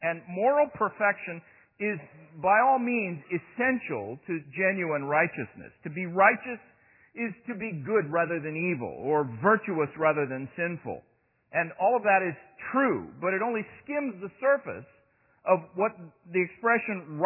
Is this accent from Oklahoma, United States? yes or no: yes; Oklahoma City, Oklahoma, United States; born there; I was born in Oklahoma, born here in Oklahoma City.